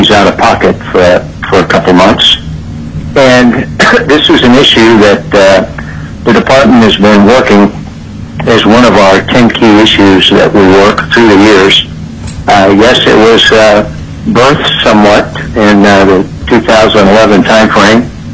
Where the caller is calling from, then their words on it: San Antonio, Texas, United States; Now, I'm calling you from San Antonio, Texas, but I was asked to cover Alaska during Mark Sansusi's absence.